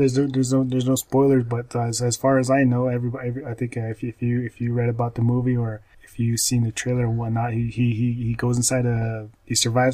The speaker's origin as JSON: {"language": "English", "town": "Albuquerque", "region": "New Mexico", "country": "United States", "said": "Westside, ABQ. Yeah, we're both from Albuquerque 505, so."}